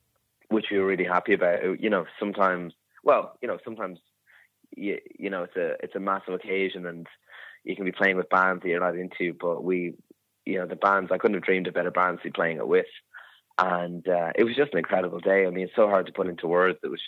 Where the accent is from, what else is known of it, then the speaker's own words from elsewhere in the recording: Slane, County Meath, Ireland; I'm from Slane myself.